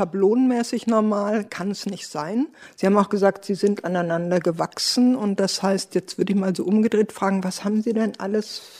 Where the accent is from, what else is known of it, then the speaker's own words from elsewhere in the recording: West Germany, Germany; Also ich komme aus dem Westen, ihr kommt so aus dem Osten von Deutschland.